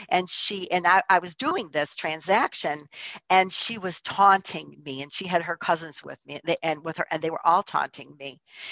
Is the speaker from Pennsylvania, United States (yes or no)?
no; Chicago, Illinois, United States; also born or lived in Orlando; So as you may or may not know, I'm born and raised in Chicago, but for 2.5 years, I lived in Orlando.